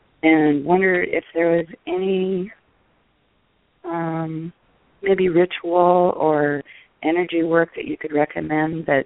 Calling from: Seattle, Washington, United States; From Seattle.

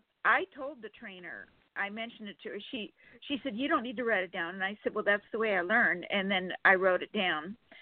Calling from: Sacramento, California, United States; from Sacramento, California.

